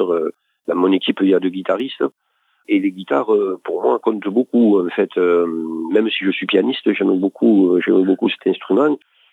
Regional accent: Occitanie, France; Ah oui, moi je suis un pur occitan

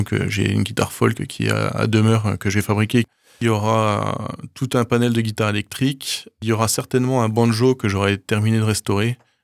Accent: eastern France, France; parce que je viens de l'Est de la France et il fallait chauffer.

